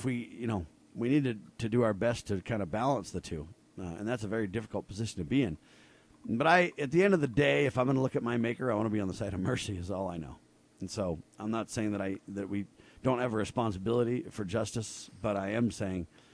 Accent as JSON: {"language": "English", "country": "United States", "tie": "born there", "said": "I was born in America. I wasn't in the middle of the war."}